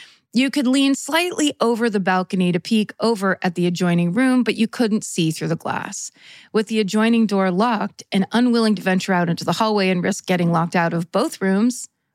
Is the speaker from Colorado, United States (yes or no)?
no; Tampa, Florida, United States; I grew up in Tampa, Florida, with a kick-ass older sister who's now a public defender